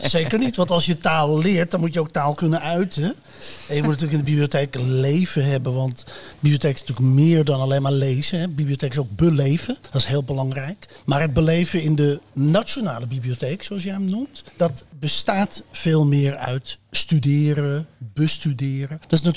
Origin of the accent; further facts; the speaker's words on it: Flanders, Belgium; Ik kan dat zeggen als Vlaming, hè?